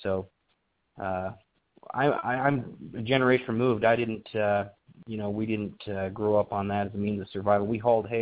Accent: Utah, United States; Well, Gary, I grew up here in Utah, and I tell people I grew up here, and I plan to die here in Utah.

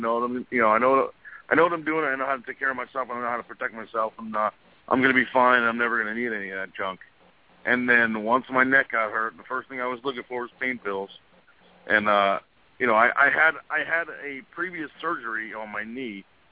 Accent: New Jersey, United States; from Jersey.

